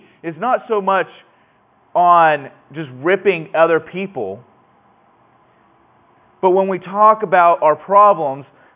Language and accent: English; California, United States; Oh, I'm a Californian. We're so much better than you.